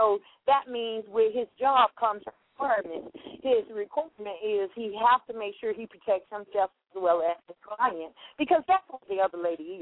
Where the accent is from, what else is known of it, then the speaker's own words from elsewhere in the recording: Florida, United States; I am from Florida. I originally from Florida, and I'm in Miami, Florida now